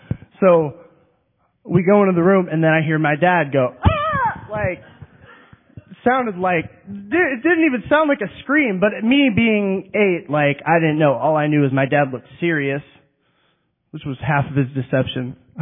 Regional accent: Norfolk, Virginia, United States; born there; So, I was born in Norfolk, Virginia, and had a very weird childhood.

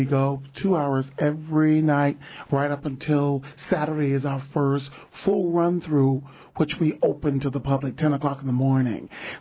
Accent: Virginia, United States; I was raised and born in the Baptist church in Virginia.

